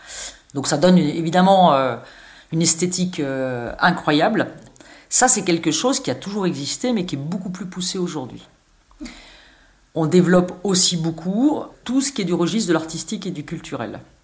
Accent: Le Grand-Bornand, Auvergne-Rhône-Alpes, France; c'est mon village natal. C'est là où j'ai grandi

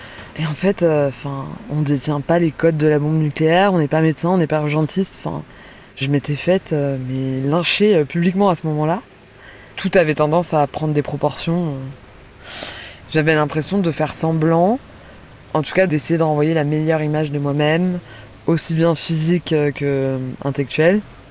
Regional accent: Paris, Île-de-France, France; j'ai 30 ans, je suis née à Paris et j'ai grandi à Paris. J'ai fait toute ma scolarité là-bas.

